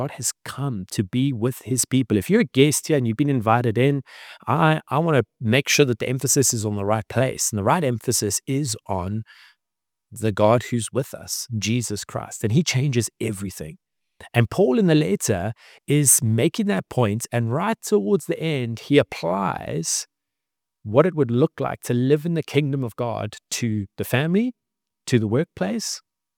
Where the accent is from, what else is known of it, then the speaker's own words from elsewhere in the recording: Cape Town, Western Cape, South Africa; And I am from Cape Town